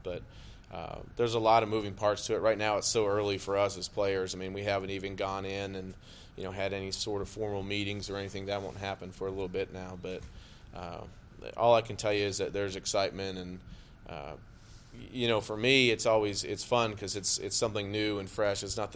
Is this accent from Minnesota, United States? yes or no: no; Arizona, United States; I'm from Arizona and spend, now that my kids are getting older, not as much time in Arizona in the off season